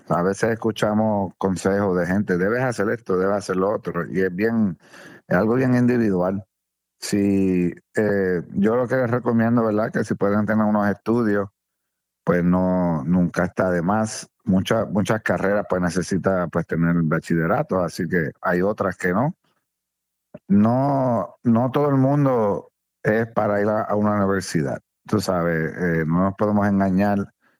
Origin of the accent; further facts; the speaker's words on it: Carolina, Puerto Rico; mi pueblo natal, que es Carolina, y jugué con Carolina el resto de mi carrera.